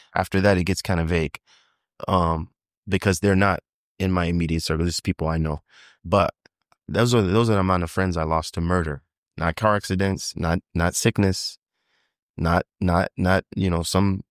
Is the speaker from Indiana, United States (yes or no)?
no; Kansas, United States; born there; They could make more in where I was born in Kansas.